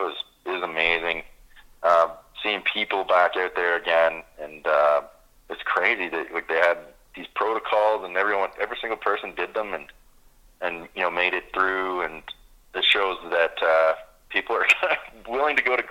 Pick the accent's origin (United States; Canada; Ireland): Canada; Ontario; And I grew up in Ontario. And I used to be, you know, kind of acclimatized to it.